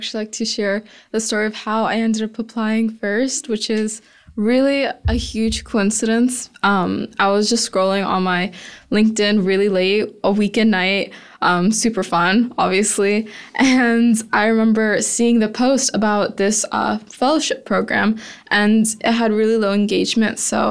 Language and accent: English; Houston, Texas, United States; growing up in Houston, where oil and gas is so huge, also really inspired me as well